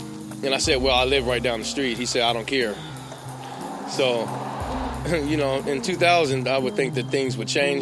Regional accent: Seattle, Washington, United States; I'm from Seattle, Washington. I grew up down in Madison Valley for probably 20 years.

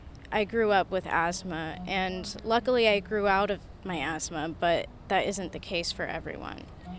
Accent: Fresno, California, United States; I grew up in Fresno, California.

